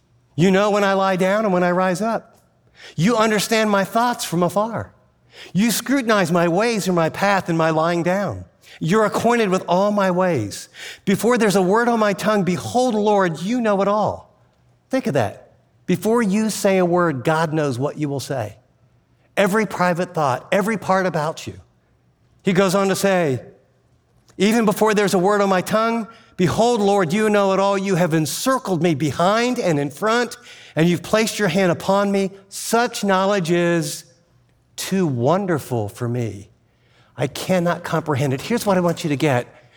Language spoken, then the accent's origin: English; United States; I grew up in America. I thought I was always a Christian.